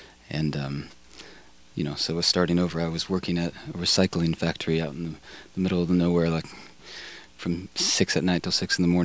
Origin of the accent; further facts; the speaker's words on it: California, United States; well, I'm from California, but I didn't really get hit with that big of like